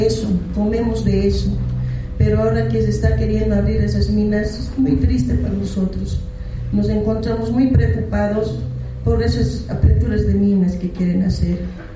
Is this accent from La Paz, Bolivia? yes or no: yes; Hampaturi, La Paz, Bolivia; Yo soy de Ayllu Hampaturi, en ahí producimos, hermana